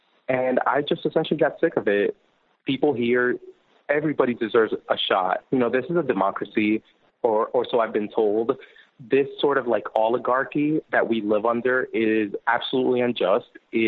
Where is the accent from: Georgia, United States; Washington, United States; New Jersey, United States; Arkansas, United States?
New Jersey, United States; he was my hometown mayor when I was a kid, and he comes directly out of the New Jersey political scene.